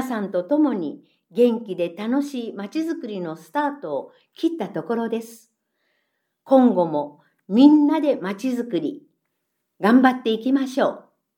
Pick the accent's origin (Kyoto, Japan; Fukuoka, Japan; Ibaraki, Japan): Fukuoka, Japan; 出身は福岡市です。日本三大八幡宮として有名な箱崎宮の近くで生まれ育ちました。昭和55年生まれ